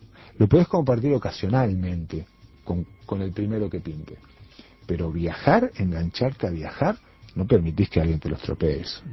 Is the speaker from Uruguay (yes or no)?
yes; Uruguay; me tomé el Hércules y me fui a conocer ese pedazo de Uruguay